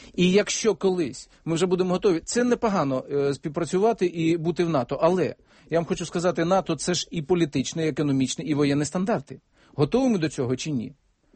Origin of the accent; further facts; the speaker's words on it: Crimea, Ukraine; first language Mordvin; Ukrainian is a second language; Я в Криму навчався в школі і вивчав українську мову.